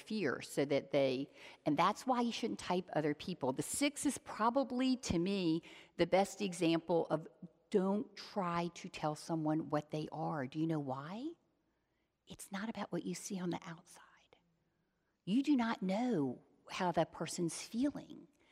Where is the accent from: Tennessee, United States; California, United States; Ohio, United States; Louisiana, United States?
Louisiana, United States; New Orleans; I grew up in New Orleans, so I wasn't at Carowinds